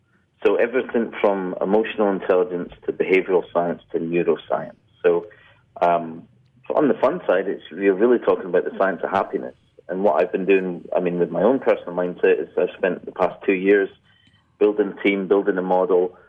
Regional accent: Scotland, United Kingdom; accent: Scottish; now in London, United Kingdom; I live in London in the UK, but my accent is Scottish. That's where I'm originally from.

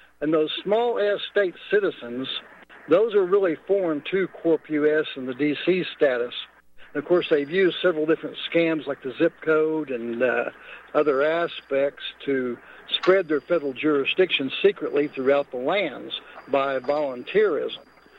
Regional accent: Oklahoma City, Oklahoma, United States; Although I'm near Las Vegas, I'm actually from Oklahoma City originally.

